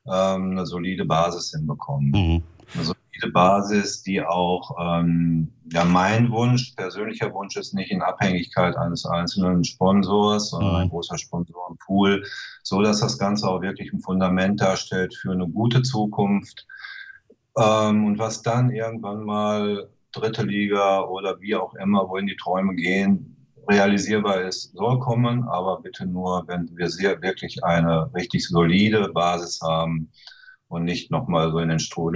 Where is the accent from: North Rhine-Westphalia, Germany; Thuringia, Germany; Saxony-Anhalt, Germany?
North Rhine-Westphalia, Germany; Herscheid; also born or lived in Wuppertal; Ich bin in Wuppertal geboren, aber aufgewachsen im wunderschönen Herscheid im Sauerland.